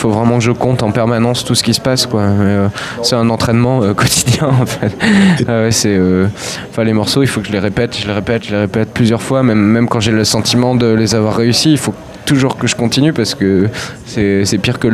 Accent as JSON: {"language": "French", "town": "Rennes", "region": "Brittany", "country": "France", "said": "Je viens de Rennes, oui."}